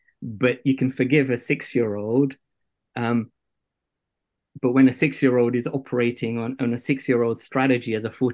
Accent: Kenya; So look, I was brought up in East Africa, and there is a cultural conversation also in Kenya

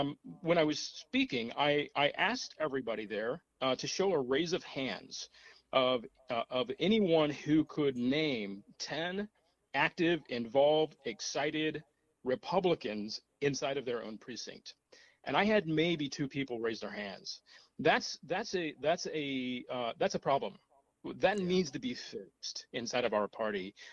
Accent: Des Moines, Iowa, United States; moved away as an adult; also born or lived in Mexico; I grew up in Des Moines, Iowa. I graduated in 1989 from East High School. I moved away

